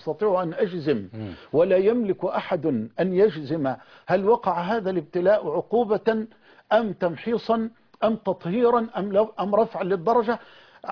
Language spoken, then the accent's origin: Arabic; Egypt; بلدنا مصر